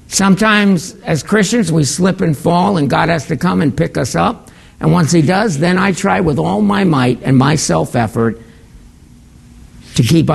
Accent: New York, United States; I used to, growing up in New York, take a bus.

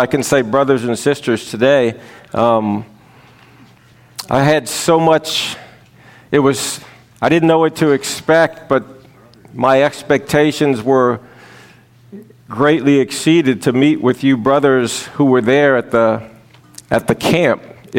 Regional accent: New Orleans, Louisiana, United States; Born and raised in South Louisiana, New Orleans.

